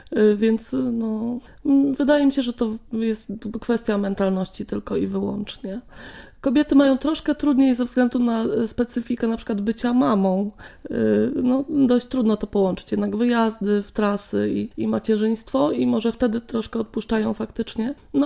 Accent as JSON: {"language": "Polish", "town": "Bydgoszcz", "region": "Kuyavian-Pomeranian Voivodeship", "country": "Poland", "also_born_or_lived": "Katowice / Kraków", "moved": "as an adult", "lives_now": "Szczecin, Poland", "said": "Tak, od 5 lat mieszkam w Szczecinie, ale mentalnie jestem zdecydowanie bydgoszczanką w dalszym ciągu, chociaż wyjechałam stąd, jak miałam 20 lat."}